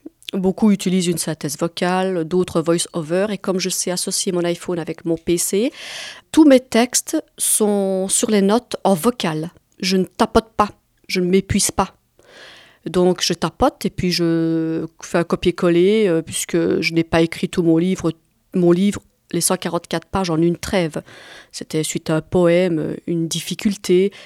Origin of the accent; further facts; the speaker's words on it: Belgium; Je suis belge d'origine italienne, Sicile, et j'ai 49 ans.